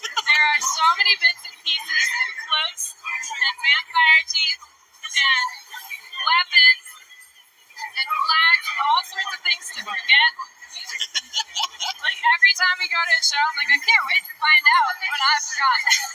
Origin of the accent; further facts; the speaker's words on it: New York City, New York, United States; We're from New York City, baby.